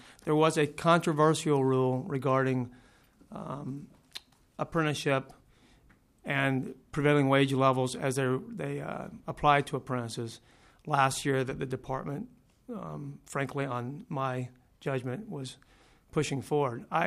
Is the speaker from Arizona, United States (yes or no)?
no; Tennessee, United States; moved away as an adult; also born or lived in Atlanta, United States; As a background, I'm from the East Coast. Some of you may be able to tell, from the state of Tennessee originally. Moved to this state back in 1993 following law school.